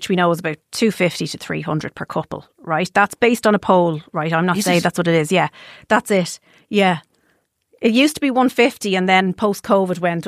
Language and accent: English; Ireland; But look, we're Irish.